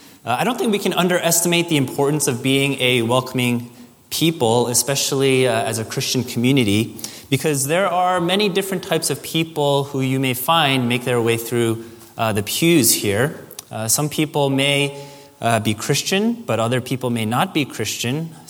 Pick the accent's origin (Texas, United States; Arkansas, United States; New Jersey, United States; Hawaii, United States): New Jersey, United States; When I was in college, and as mentioned, I went to Rutgers in New Jersey. I'm from New Jersey.